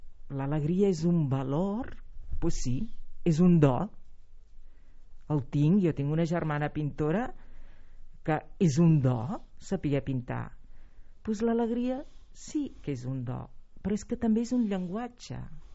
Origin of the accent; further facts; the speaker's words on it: Sant Celoni, Catalonia, Spain; now in Granollers, Spain; El meu poble.